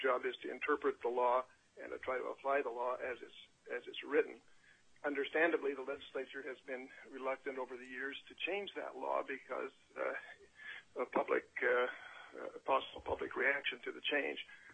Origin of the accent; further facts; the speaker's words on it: Fairbanks, Alaska, United States; from Fairbanks.